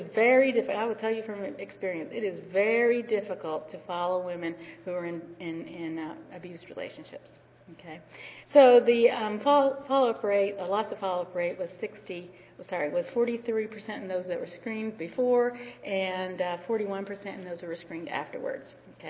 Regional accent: Alabama, United States; I grew up in Alabama, however, I can speak rapidly.

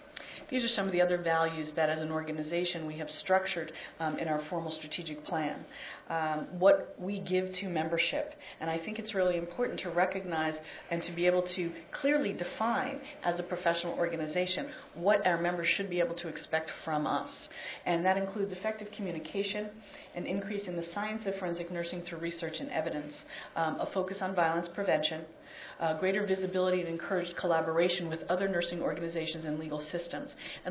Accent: New Jersey, United States; it happened to be a member from my home state of New Jersey

